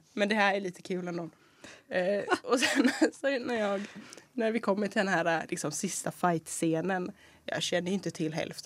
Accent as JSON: {"language": "Swedish", "region": "Kalmar County", "country": "Sweden", "lives_now": "Kalmar, Sweden", "said": "Egentligen Öland, men jag flyttade hit för inte så länge sedan ändå."}